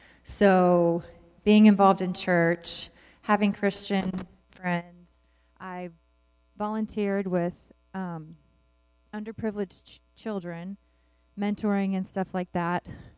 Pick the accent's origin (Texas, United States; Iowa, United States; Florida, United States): Texas, United States; DeSoto; I grew up in DeSoto, Texas, just South Dallas.